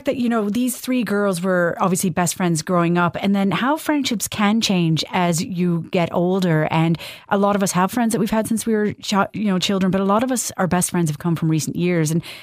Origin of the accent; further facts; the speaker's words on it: Canada; because I'm originally from Canada, it's like a language that you have that's in common